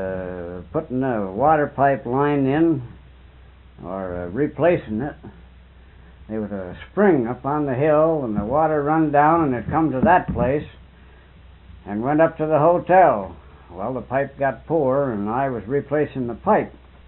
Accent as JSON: {"language": "English", "town": "Munsville", "region": "New York", "country": "United States"}